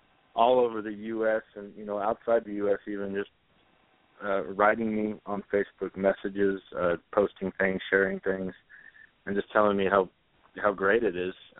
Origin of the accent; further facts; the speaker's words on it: Oregon, United States; now in Nashville, United States; I grew up in Oregon, Central Oregon, and it's kind of a long ways from Nashville